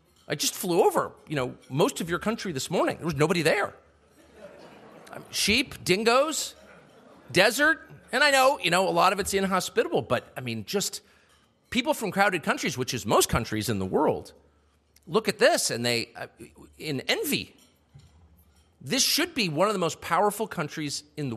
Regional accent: United States; I love the United States above all. I am American.

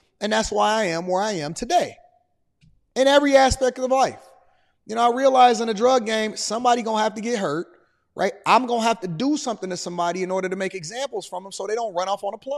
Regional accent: Detroit, Michigan, United States; born there; even though I was born in Detroit, Michigan, in the 80s in the middle of a drug crisis?

